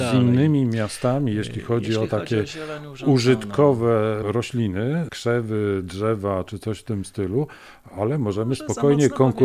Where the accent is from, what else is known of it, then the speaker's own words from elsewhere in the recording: Szczecin, West Pomeranian Voivodeship, Poland; bo ja jestem ze Szczecina